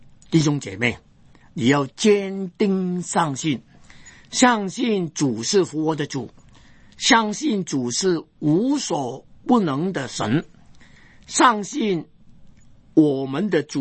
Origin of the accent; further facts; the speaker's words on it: China; 我们中国人说耳闻三分假，眼见未必真